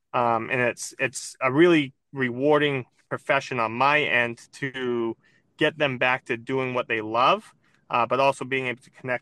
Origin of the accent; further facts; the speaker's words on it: Brewer, Maine, United States; Well, I grew up in Brewer, Maine, so I didn't venture too far. Stayed right in the area.